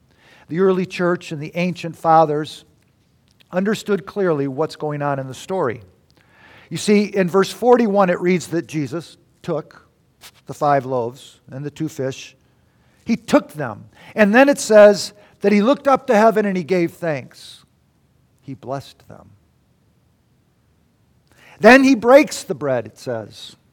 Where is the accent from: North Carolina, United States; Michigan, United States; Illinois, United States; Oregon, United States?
Michigan, United States; Detroit; because I was raised in Detroit.